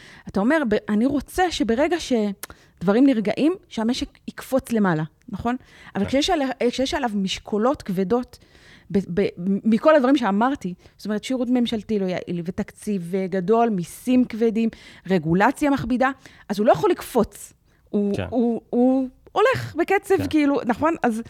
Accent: Tiberias, Northern District, Israel; אני גדלתי בטבריה, אוקיי? אתה יכול לראות, אני, טבריה שאני גדלתי בה, בשנות ה-90, ה-80 וה-90, היא לא טבריה של היום

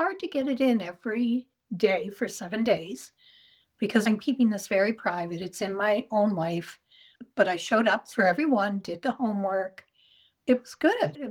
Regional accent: Florida, United States; I am from Florida.

